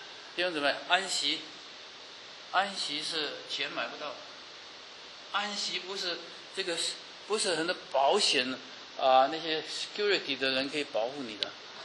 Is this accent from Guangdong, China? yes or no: yes; Guangdong, China; 我是广东人，几乎山珍海味这么吃尽了，啊，不但从台湾吃到美国，啊，从美国吃到澳门